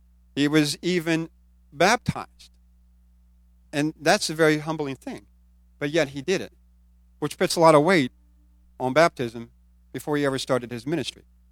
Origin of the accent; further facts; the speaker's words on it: West Virginia, United States; You know, it's like I grew up in West Virginia, so I planted gardens every year.